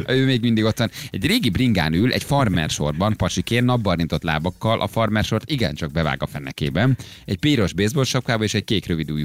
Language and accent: Hungarian; Miskolc, Borsod-Abaúj-Zemplén, Hungary; Én Miskolci vagyok, és mi teljesen normálisan viselkedünk egymással.